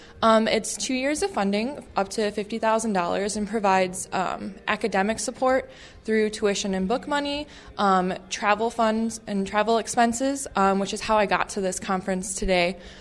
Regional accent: Schiller Park, Illinois, United States; I'm from Schiller Park, Illinois, which is a suburb of Chicago.

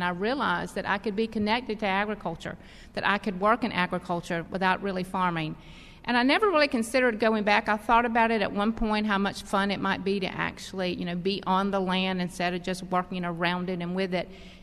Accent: Camilla, Georgia, United States; how does everybody remember I'm from Camilla, Georgia?

